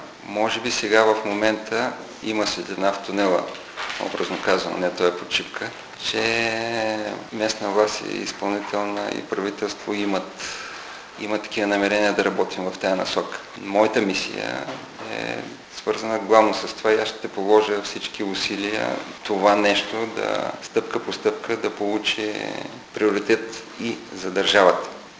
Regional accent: Gabrovo, Gabrovo Province, Bulgaria; регионалните интереси на област Габрово, която всъщност е родния ми град

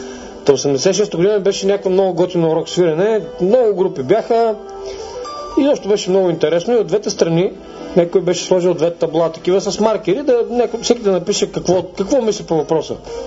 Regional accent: Burgas, Burgas Province, Bulgaria; Е, аз все пак съм бургазлия.

